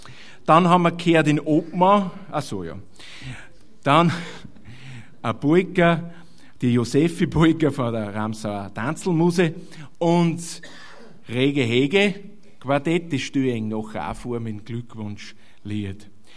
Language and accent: German; Upper Austria, Austria; Ich komme aus dem Müfiel